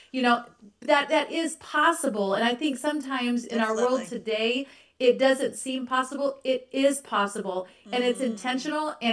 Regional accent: Kansas, United States; David and I grew up in Central Kansas.

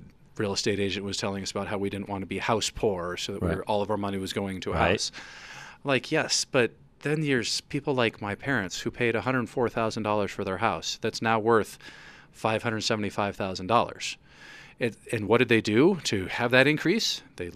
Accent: Fort Collins, Colorado, United States; I grew up in Fort Collins, so...

